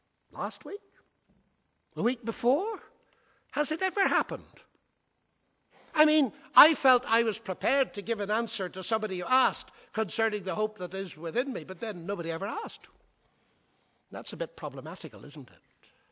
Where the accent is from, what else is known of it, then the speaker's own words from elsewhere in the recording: Ireland; now in United Kingdom; I am Irish myself, you see.